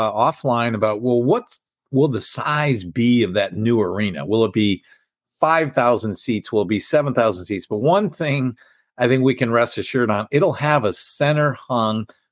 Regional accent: Cleveland, Ohio, United States; Well, Ron, you and I grew up in Cleveland, and we have seen the evolution of new arenas and stadiums.

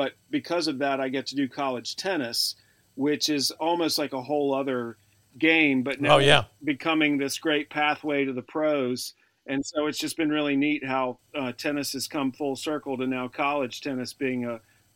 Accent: North Carolina, United States; I mean, I grew up in North Carolina. I started playing when I was around 8 years old.

